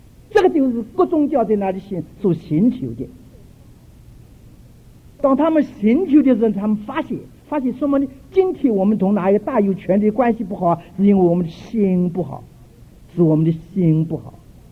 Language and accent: Chinese; China; 所以我们中国人有句话说